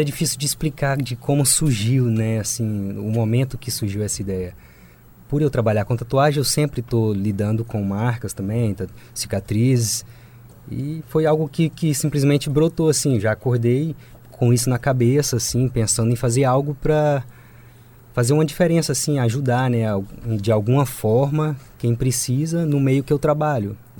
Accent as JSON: {"language": "Portuguese", "town": "Goiânia", "region": "Goiás", "country": "Brazil", "tie": "born or raised there", "lives_now": "Florianópolis, Brazil", "said": "sou natural de Goiânia, né? Goiânia, Goiás. Recentemente aqui em Floripa, deve fazer 9 meses que eu estou morando aqui."}